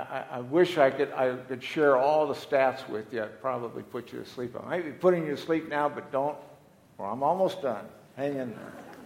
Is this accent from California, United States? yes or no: yes; California, United States; now in Arizona, United States; I'm originally from California. I came over here in 1963